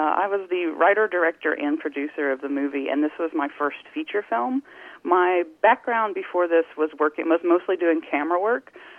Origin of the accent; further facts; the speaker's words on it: Paragould, Arkansas, United States; I mean, I grew up in Paragould. I lived here all my life. I graduated high school from here, and I moved away for college and to work in Los Angeles, but I've come back now